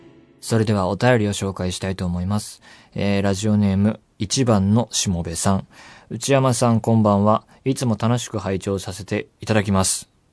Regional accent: Saitama, Japan; 私埼玉県出身なんですけど初めて行きまして

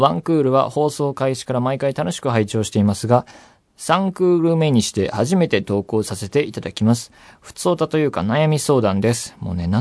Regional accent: Saitama, Japan; 私埼玉県出身なんですけど初めて行きまして

